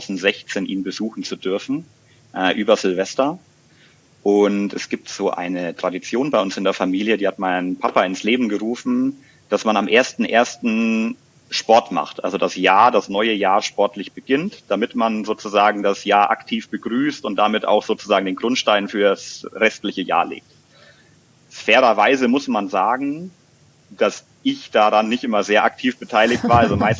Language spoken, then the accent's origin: German; Bayreuth, Bavaria, Germany; born there; now in Munich, Germany; bin 36 Jahre alt, gebürtig aus Bayreuth im schönen Oberfranken. Auch näher bekannt als die Geburtsstadt von Anne Haug, und lebe seit 2010 in München